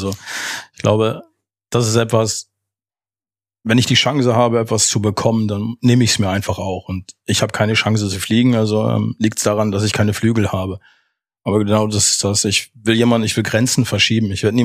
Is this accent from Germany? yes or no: yes; Osnabrück, Lower Saxony, Germany; born there; now in Bremen, Germany; Jetzt ist Bremen mein Zuhause und ja, dieses kleine, beschauliche Osnabrück in der Nähe von Ibbenbüren ist dann ja dann der Geburtsort, an dem ich zur Welt gekommen bin, aber an dem ich nie gelebt habe und einfach nur das Licht der Welt erblickt habe und Osnabrücker bin.